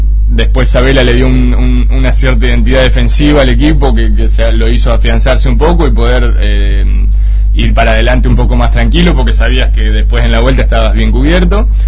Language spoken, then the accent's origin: Spanish; Argentina; como argentino siempre tenés la expectativa de que querés llegar a ganarlo